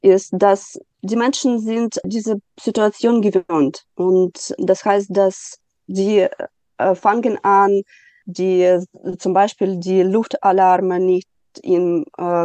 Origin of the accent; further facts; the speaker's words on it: Odesa, Odesa Oblast, Ukraine; German is a second language; also born or lived in Kyiv; Ich bin von Kiew nach Odessa umgezogen. Das ist meine Heimatstadt und hier meine Eltern wohnen.